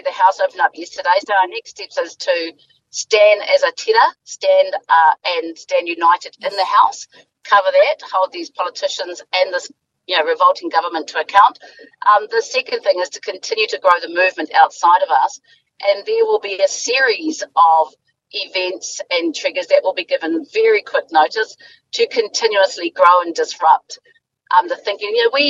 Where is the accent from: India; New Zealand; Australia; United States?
New Zealand; Parihaka, Taranaki; I come from Taranaki, from Parihaka, and we have seen this before